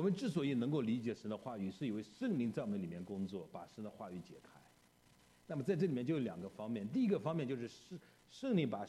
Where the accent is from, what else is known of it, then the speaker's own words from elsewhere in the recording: China; 我们中国人说江山易改，本性难移，对不对？